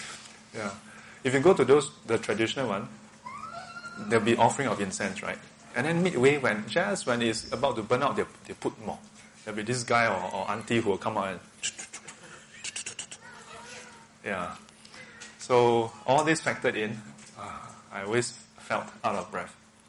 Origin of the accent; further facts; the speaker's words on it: Singapore; being born and bred in Singapore, I went through a lot of the traditional Chinese group cultivation